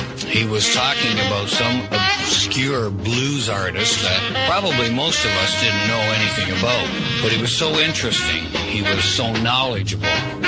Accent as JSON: {"language": "English", "town": "Welland", "region": "Ontario", "country": "Canada", "said": "even though I was from Welland."}